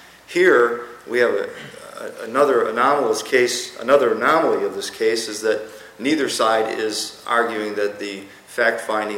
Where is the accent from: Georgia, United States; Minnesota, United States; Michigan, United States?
Michigan, United States; Bloomfield Hills; I'm from Bloomfield Hills, Michigan.